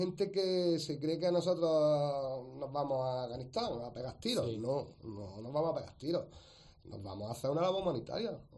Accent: Spain; verdad que me he sentido muy español, yo soy muy patriota, pero cuando juras bandera es cuando dices, soy español.

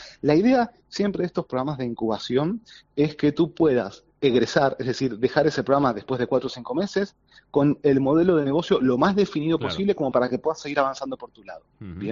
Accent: Argentina; moved away as an adult; now in Spain; Yo, como mi acento lo acusa, no soy andaluz ni gallego. ¿Y por qué estoy en el polo? Porque cuando dejé Argentina con el afán de emprender

